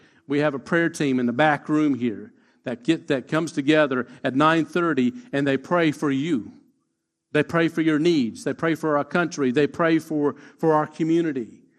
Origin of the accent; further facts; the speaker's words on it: United States; now in Australia; Growing up in the States, we had a set time that we start church.